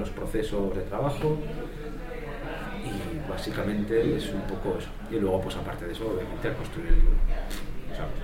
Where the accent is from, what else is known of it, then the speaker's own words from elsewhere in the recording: Bilbao, Basque Country, Spain; vengo de Bilbao.